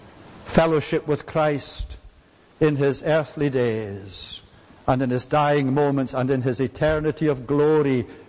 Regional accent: Fort William, Scotland, United Kingdom; I went back home to my hometown in Fort William

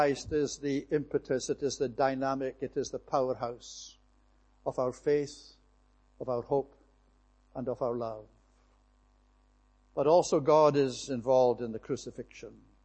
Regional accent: Scotland, United Kingdom; And as a Scotsman

